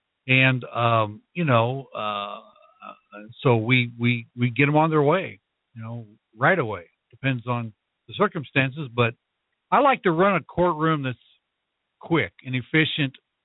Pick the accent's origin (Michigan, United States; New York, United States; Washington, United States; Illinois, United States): Illinois, United States; now in Las Cruces, United States; After that, I went to law school at John Marshall Law School in Chicago, because I'm from Illinois.